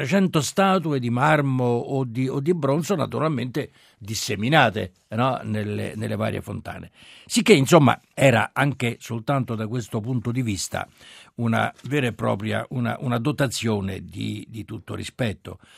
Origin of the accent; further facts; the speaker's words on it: Rome, Lazio, Italy; E non solo essendo romano, ma vivendoci in mezzo a queste cose, abitando a Piazza Venezia, naturalmente, in mezzo a queste fontane.